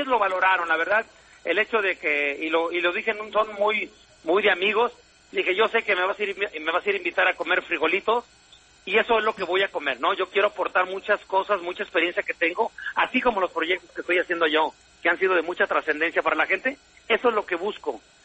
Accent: Mexico; Así somos los mexicanos

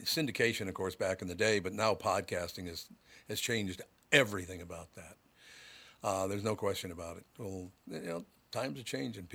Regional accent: Minnesota, United States; I said, well, originally I'm from Minnesota. He goes, what? I said, yeah, I'm from Minnesota.

